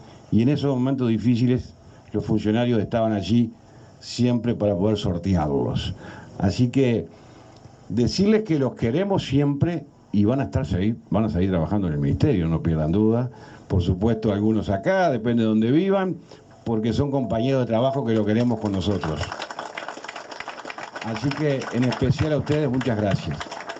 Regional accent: Uruguay; como un uruguayo más

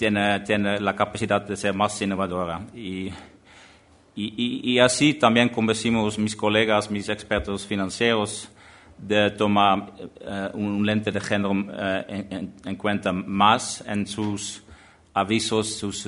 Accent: Netherlands; hablando sobre los éxitos de países pequeños como Holanda, yo soy holandés, y Uruguay en el fútbol mundial.

